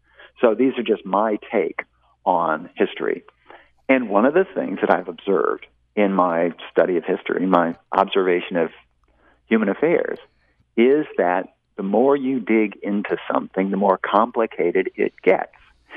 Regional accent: Portland, Oregon, United States; I grew up in Portland, Oregon, and my grandparents had a house in the Mount Hood National Forest, about 45 miles outside of Portland, and I would spend summers there.

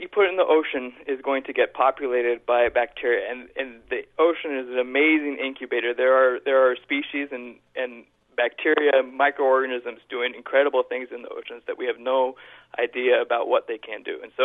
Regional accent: Eugene, Oregon, United States; now in Seattle, United States; I am at the University of Washington, but I'm born and raised in Eugene, and I'm a Duck

